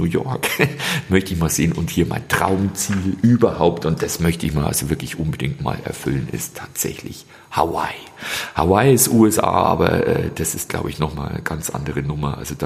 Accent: Germany; ich komme aus Deutschland

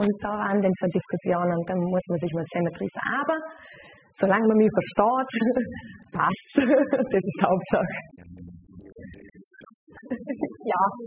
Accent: Vorarlberg, Austria; now in Hamburg, Germany; mich zieht es immer wieder zurück nach Vorarlberg

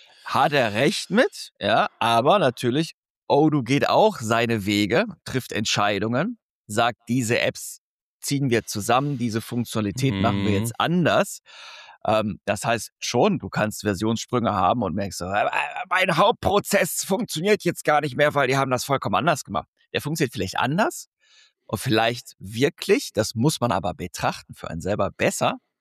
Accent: Krefeld, North Rhine-Westphalia, Germany; Weil ich komme aus Krefeld, eigentlich ja gebürtig. Das ist das Loch von Deutschland. Also, ich bin so froh, dass ich da nicht mehr bin.

